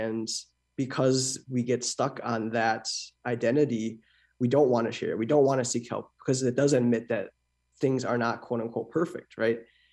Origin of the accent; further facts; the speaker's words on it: Midwest, United States; I growing up in the Midwest, I found that it was something I needed.